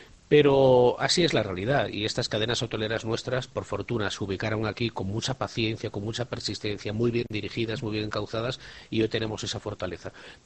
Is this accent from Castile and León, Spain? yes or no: no; A Coruña, Galicia, Spain; now in Cuba; Pues muy buenas noches en España y en mi tierra, en Coruña, y buenas tardes aquí